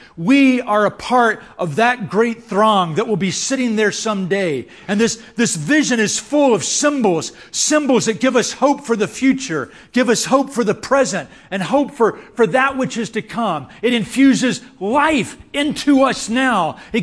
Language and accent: English; United States; now in Chiang Mai, Thailand; I'm an American living in Chiang Mai, Thailand, which is easier than living in Orlando, Florida, actually.